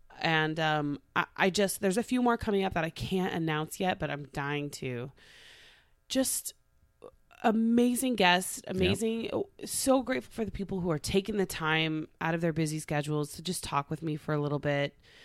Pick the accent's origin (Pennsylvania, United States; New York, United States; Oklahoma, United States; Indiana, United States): Oklahoma, United States; Tulsa; Then I got hired by Channel 2 in Tulsa, my hometown, as a freelance entertainment reporter KJRH.